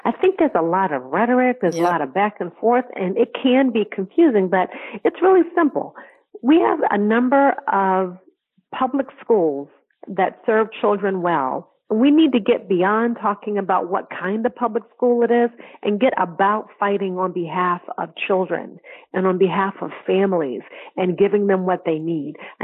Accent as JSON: {"language": "English", "region": "Connecticut", "country": "United States", "tie": "born or raised there", "said": "That our kids are struggling, especially in the state of Connecticut, which is my hometown, yeah."}